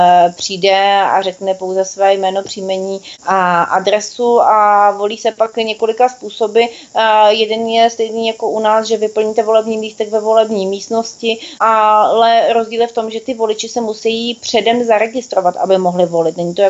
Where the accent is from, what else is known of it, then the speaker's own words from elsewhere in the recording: Bohemia, Czechia; zvlášť když jsme se zmínili, že jsme z Čech